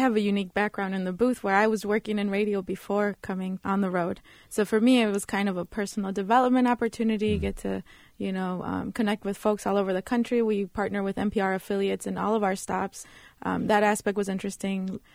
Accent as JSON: {"language": "English", "town": "Chicago", "region": "Illinois", "country": "United States", "said": "Callie's from Pittsburgh, I'm from Chicago, Myra's from L.A., Shayla's from Washington State."}